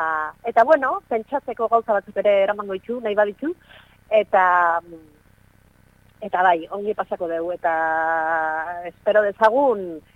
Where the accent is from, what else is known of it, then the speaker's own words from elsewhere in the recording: San Sebastián, Basque Country, Spain; now in Baztan, Spain; Ni donostiarra naiz, baina hemen bastanen bizi naiz dela, oain dela, ia amabost urte.